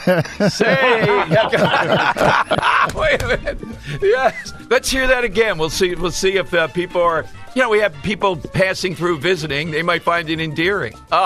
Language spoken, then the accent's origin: English; Philadelphia, Pennsylvania, United States; I see myself as quintessential Philadelphian, South Philly.